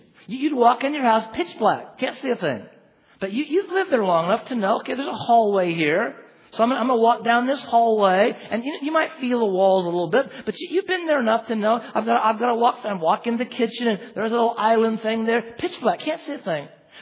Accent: Oregon, United States; I grew up in Oregon. In Oregon, we didn't have tornadoes.

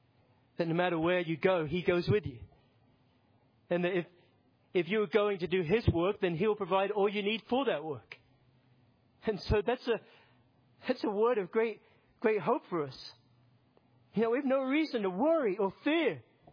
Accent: Aberdeen, Scotland, United Kingdom; I walk through my hometown in Aberdeen

